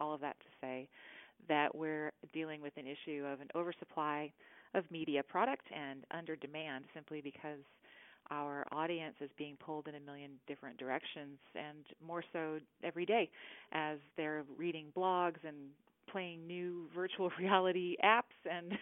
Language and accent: English; Los Angeles, California, United States; So, yeah, I grew up actually in Los Angeles.